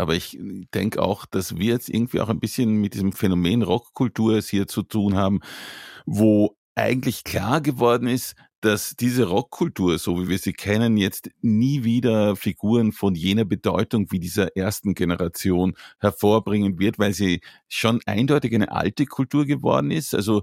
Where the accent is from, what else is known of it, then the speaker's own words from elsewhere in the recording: Austria; ich als Österreicher würde sagen unter der Fuchtel